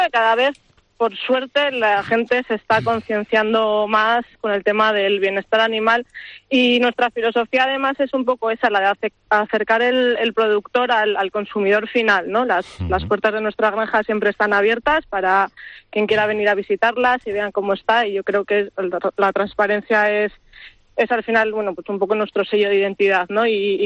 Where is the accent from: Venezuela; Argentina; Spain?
Spain; Vitoria, Basque Country; nosotros somos, bueno, mi marido y yo somos de Vitoria, aunque la familia materna de Ramón, de mi marido, es de aquí, de Reruela.